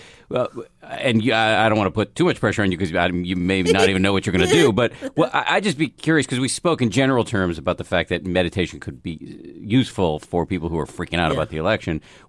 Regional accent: United States; But I do, as an American, have feelings about the sort of nature of the venomous nature of the dialogue

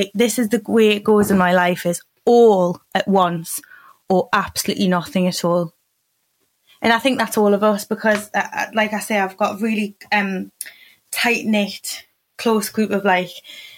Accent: Newcastle, North East England, United Kingdom; growing up in Newcastle, yes. So I'm from a single parent family. Every time I go back to Newcastle, I appreciate it more, is what I wanted to say.

